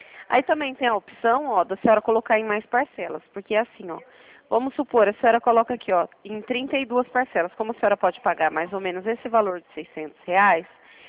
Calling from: Presidente Prudente, São Paulo, Brazil

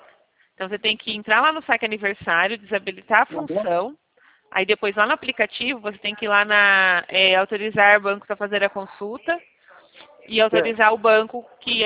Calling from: São Paulo, Brazil; Eu tô falando aqui de São Paulo, né?

